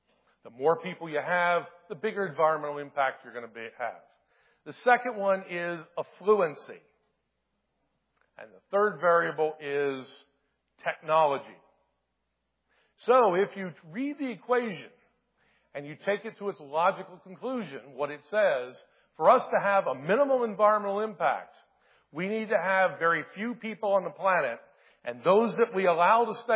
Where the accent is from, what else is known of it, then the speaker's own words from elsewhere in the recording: Delaware, United States; And I come from Delaware, which is probably one of the most bluest states in the nation.